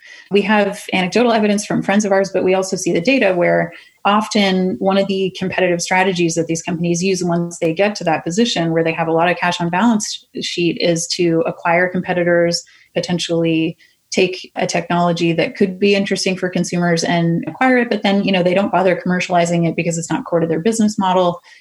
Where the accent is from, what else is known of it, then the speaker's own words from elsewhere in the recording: Canada; now in United States; And I mentioned I'm a Canadian